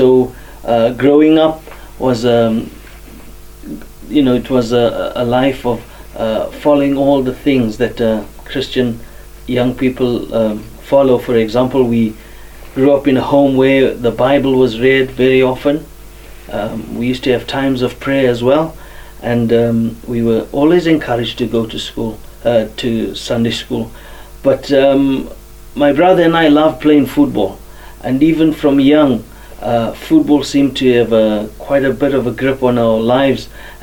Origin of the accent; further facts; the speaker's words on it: Zimbabwe; I come from Zimbabwe, and Zimbabwe is in the southern part of Africa. And I was born in Zimbabwe, and I've got two brothers and two sisters, and that's just basically, you know, where I come from.